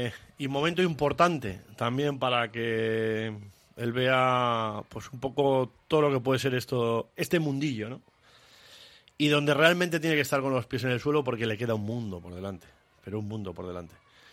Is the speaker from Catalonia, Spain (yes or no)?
no; Bilbao, Basque Country, Spain; born there; Y soy nacido en Vizcaya, en Bilbao, y de euskera, cero